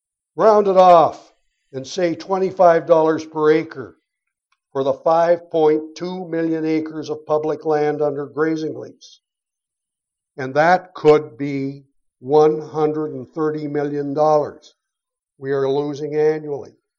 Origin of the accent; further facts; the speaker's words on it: Brooks, Alberta, Canada; the first wilderness that I rambled around in as much as I could when I was a kid growing up in Brooks.